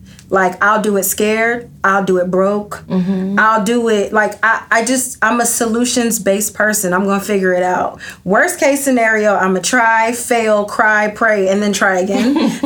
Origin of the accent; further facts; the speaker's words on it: Atlanta, Georgia, United States; And so I moved from Athens to Atlanta, which I'm originally from, and got an apartment